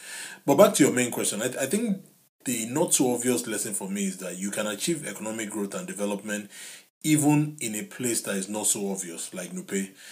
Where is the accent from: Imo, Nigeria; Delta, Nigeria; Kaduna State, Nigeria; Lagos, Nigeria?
Kaduna State, Nigeria; Kaduna; To use a personal anecdote, growing up in Kaduna on an Air Force base was probably one of the most cosmopolitan places I've ever lived in.